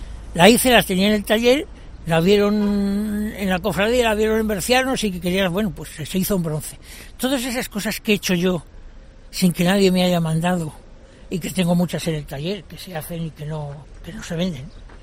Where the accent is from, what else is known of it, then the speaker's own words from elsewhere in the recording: Castile, Spain; Nosotros somos Castilla, y Castilla tiene un arte completamente diferente al que tiene el sur. Y ese tipo de arte nosotros como castellanos lo estamos rechazando.